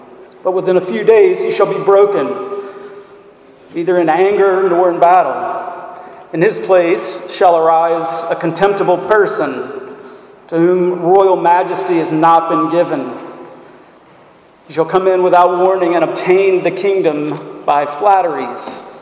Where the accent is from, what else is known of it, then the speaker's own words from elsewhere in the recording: Mississippi, United States; I grew up in Mississippi. That's where I was born. I've known about the Delta my whole life.